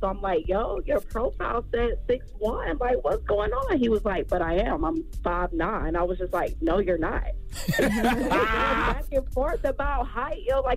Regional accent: South Carolina, United States; now in Charlotte, United States; Hey, no, but it's 864. I just live in 704.

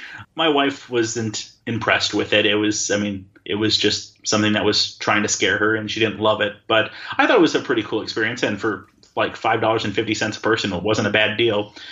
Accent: Wisconsin, United States; I mean, I'm from Wisconsin, the land of cheese.

